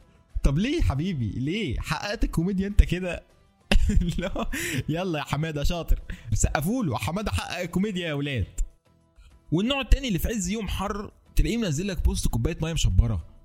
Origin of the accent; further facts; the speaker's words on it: Egypt; يعني مش عارف ده عندنا في مصر بس ولا في دول تانية بتعمل كده